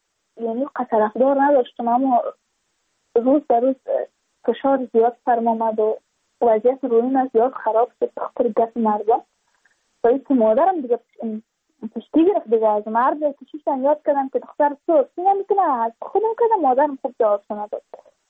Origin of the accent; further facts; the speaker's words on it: Badakhshan, Afghanistan; چون ما از بدخشان هستیم، یعنی منطقای دور دستش